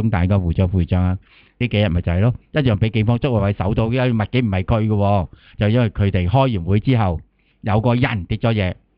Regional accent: Hong Kong; 唉，我哋讲到呢度都系冇乜心情噶啦，都系作为一个香港人。

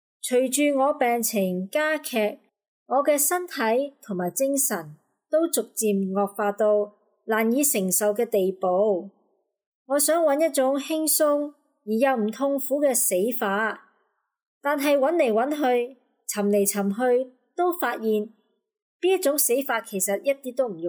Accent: Nha Trang, Khanh Hoa, Vietnam; moved away as an adult; now in Georgia, United States; 今年49岁，我现居于美国乔治亚州。我的家乡就是越南雅庄。我从顺化师范大学毕业之后， 就结婚并移居了美国。

